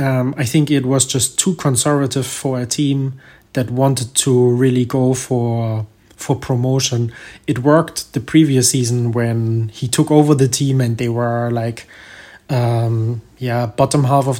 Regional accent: Germany; English is a second language; I am from Germany and I live in Germany.

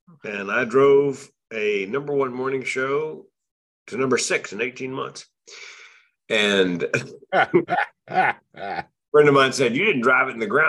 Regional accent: North Carolina, United States; Born and raised North Carolina. Went to school in Chapel Hill. Go Heels.

